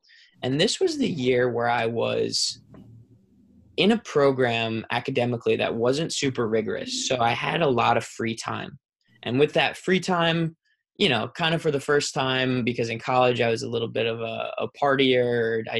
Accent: New York, United States; So I was, like I said, growing up on Long Island, and I was a kid who was just going through the motions.

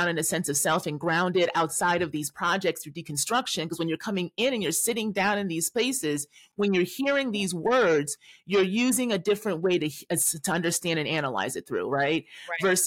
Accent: Chicago, Illinois, United States; I'm from Chicago still, right?

